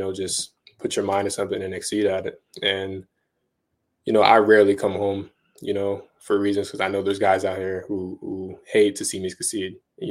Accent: Newburgh, New York, United States; So like Newburgh, I mean, obviously people hear Newburgh and it's one or two things.

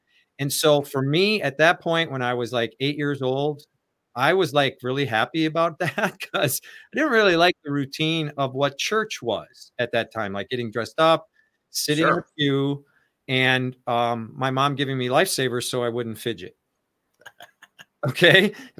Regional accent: Wisconsin, United States; I grew up in Wisconsin and I wanted to fly.

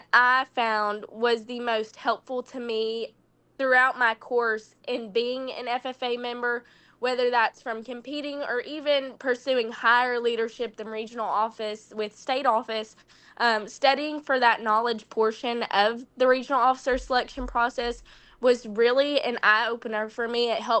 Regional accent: Mumford, Tennessee, United States; I'm from West Tennessee, a little small town called Mumford. I've lived there my entire life, and really growing up in the same house, on the same street, in the same neighborhood

